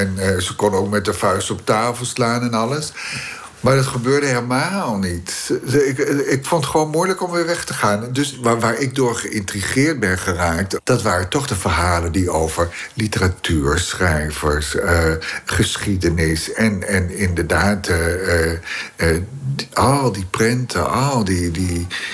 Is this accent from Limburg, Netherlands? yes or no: no; Utrecht, Netherlands; Ik woonde altijd in Utrecht als kind. En dan gingen we naar de doopsgezinde kerk op zondag.